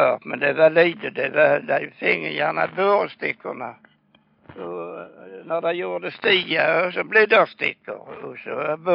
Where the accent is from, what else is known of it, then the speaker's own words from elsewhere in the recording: Sweden; born there; Jag är född i Norrande bygget. Egentligen kallar det för Ängarna.